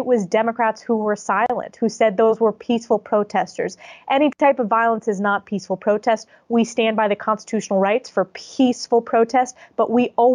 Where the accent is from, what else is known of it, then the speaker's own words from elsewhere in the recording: New York, United States; or whether it's the open border with the illegal flights of migrants into my home state like New York